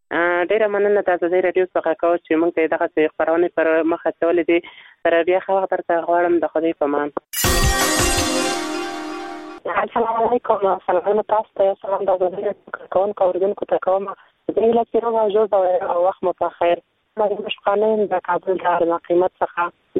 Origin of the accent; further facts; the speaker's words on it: Nangarhar, Afghanistan; د ننګرهار ولایت څخه.